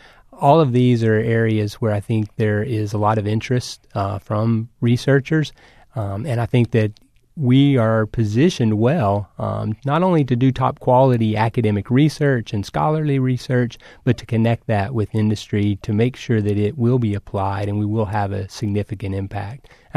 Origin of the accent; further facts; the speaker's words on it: Arkansas, United States; moved away as an adult; also born or lived in Georgia / Texas; I was born and raised in Arkansas and spent some time in Georgia in graduate school and then moved on to Texas.